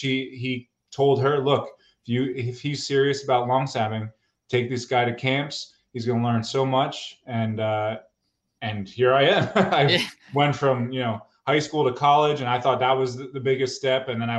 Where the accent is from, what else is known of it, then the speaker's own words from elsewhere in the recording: Neptune, New Jersey, United States; born there; also born or lived in Lincroft / Middletown; I was born in Neptune. I lived in Lincroft, New Jersey, Middletown, New Jersey. So about an hour from Philly.